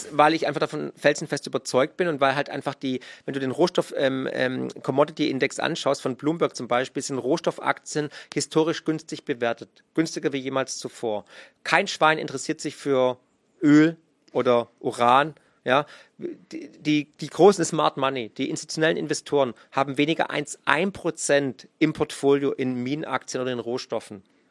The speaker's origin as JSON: {"language": "German", "region": "Baden-Württemberg", "country": "Germany", "said": "weil ich bin Schwabe"}